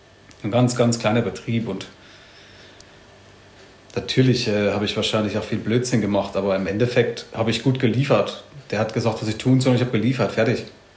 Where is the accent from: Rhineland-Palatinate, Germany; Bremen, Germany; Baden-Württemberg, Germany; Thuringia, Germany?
Thuringia, Germany; wenn ich dann zum Menschen sage, wo kommst du eigentlich her? Ja, Landkreis Sonneberg